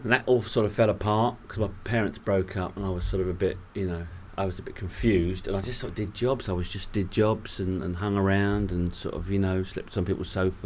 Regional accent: Greenwich, London, United Kingdom; No, I grew up in Greenwich, which is just down the road.

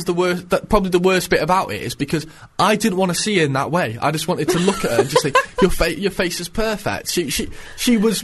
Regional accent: Stoke-on-Trent, West Midlands, United Kingdom; I'm from Stoke-on-Trent.

